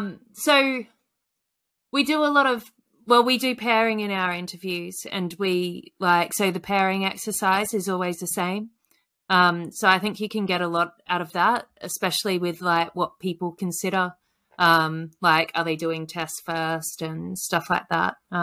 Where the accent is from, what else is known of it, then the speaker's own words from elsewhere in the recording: Australia; and I'm originally Australian.